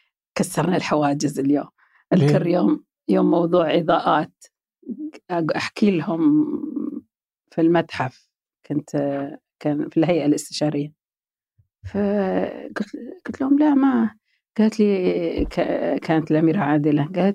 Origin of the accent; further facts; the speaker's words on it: Taif, Makkah Province, Saudi Arabia; now in Riyadh, Saudi Arabia; أنا عاد ماني من مواليد الرياض ولا أعرف الرياض من زمان، أنا طايف لأن وزارة الدفاع كانت في الطائف، وأبوي كان في الطائف، وأمي كانت في الطائف، وإحنا أساساً أمي وأبوي كلهم من عنيزة، من القصيم. بس أهلهم كانوا مستقرين في الحجاز